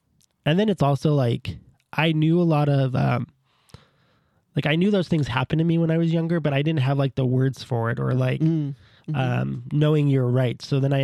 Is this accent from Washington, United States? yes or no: yes; Bellevue, Washington, United States; I grew up in Bellevue. I middle class, like white.